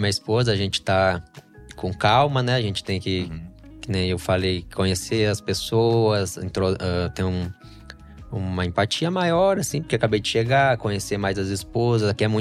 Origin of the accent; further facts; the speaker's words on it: Porto Alegre, Rio Grande do Sul, Brazil; Sou de Porto Alegre, natural.